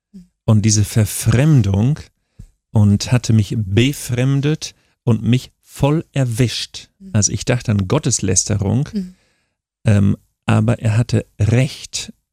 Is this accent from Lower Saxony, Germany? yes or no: yes; Lower Saxony, Germany; weil ich groß geworden bin im Emsland, Ecke Münsterland, Ecke Osnabrückerland mit vielen Kreuzen am Wegesrand, mit Kreuzen auf dem Hof mit Kreuzen in den Räumen